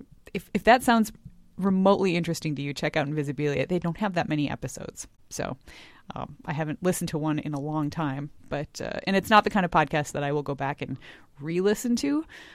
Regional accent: Wisconsin, United States; I grew up in Wisconsin where it was frozen custard, not frozen yogurt.

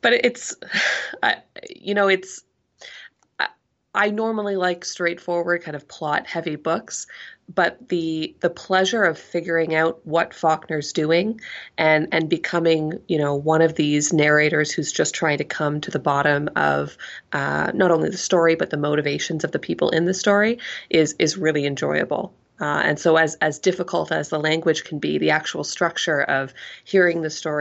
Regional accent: Canada; And so as a Canadian myself

